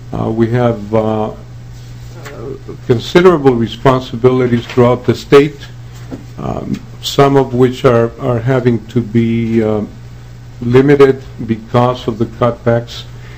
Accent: Mexico City, Mexico; moved away; I'm an immigrant from Mexico City

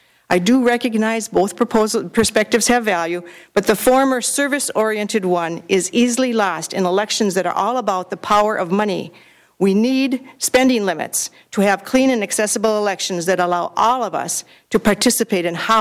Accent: Columbia Heights, Minnesota, United States; from Columbia Heights, a senator.

